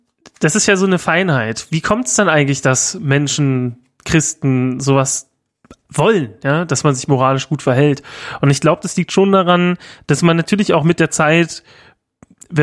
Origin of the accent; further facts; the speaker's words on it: Rathenow, Brandenburg, Germany; mit einem alten Freund aus meiner Heimatstadt Rathenow gequatscht